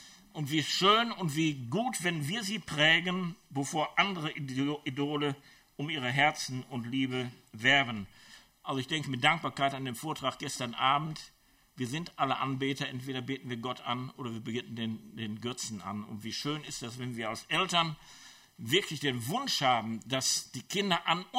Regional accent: Schwelm, North Rhine-Westphalia, Germany; streng katholisch, habe ich auch meinen Schlag gekriegt, meine Prägung gekriegt von dem. Und weil es bei uns in Schwelm dann auch oft regnete, ich musste mit der Straßenbahn fahren

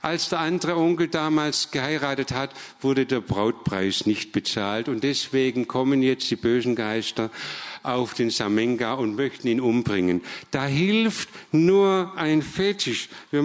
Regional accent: Southern Germany, Germany; Und wir als Süddeutsche sind gewohnt, uns immer wieder zu überlegen, was können wir mit immer weniger, immer Größeres leisten.

